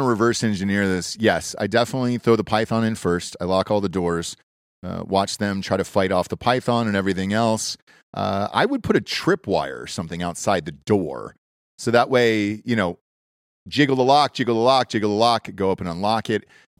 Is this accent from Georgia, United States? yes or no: yes; Georgia, United States; All right, I'm from Georgia.